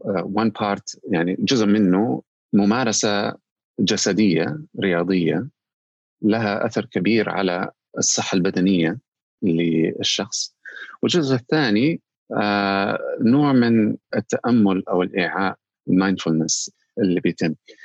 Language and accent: Arabic; Saudi Arabia; التدريب على الطب النفسي عندنا في السعودية